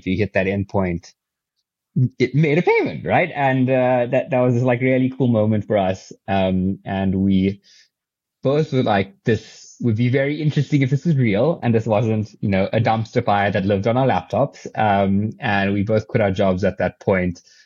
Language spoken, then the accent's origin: English; Pretoria, Gauteng, South Africa; also born or lived in Durban; now in Cape Town, South Africa; So I am a South African born and bred, born in Durbs. I grew up in Pretoria, and then I came to study in Cape Town and fell madly in love with Cape Town and have never left.